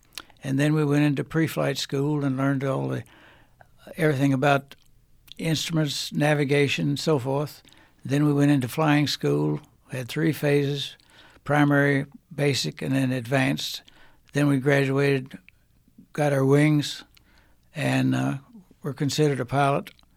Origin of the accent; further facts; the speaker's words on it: Roanoke, Virginia, United States; In Roanoke, Virginia.